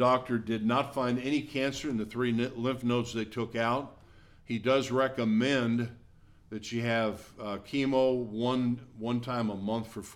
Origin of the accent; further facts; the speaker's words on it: Milwaukee, Wisconsin, United States; even my hometown of Milwaukee or Detroit?